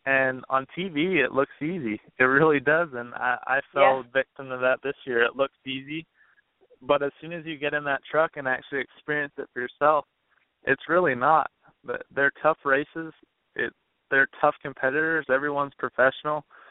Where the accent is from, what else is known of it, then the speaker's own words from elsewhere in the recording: Calgary, Alberta, Canada; I started racing go-karts when I was 7 years old in my hometown, Calgary, Alberta